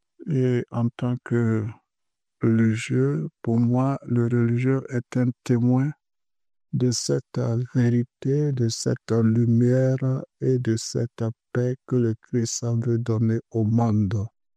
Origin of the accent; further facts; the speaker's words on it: Burkina Faso; moved away as an adult; now in Toulouse, France; Je suis originaire du Burkina Faso. Je suis arrivé à Toulouse en mars 2024